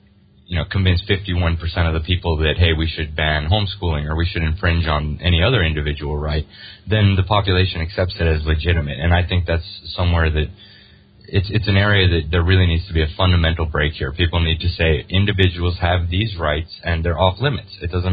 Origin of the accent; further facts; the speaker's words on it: United States; I love my country. I'm American. I absolutely love my country.